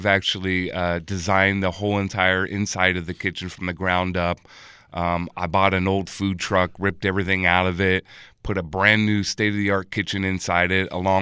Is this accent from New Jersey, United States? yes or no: no; Las Vegas, Nevada, United States; I'm from Vegas. I've been here for over 30 years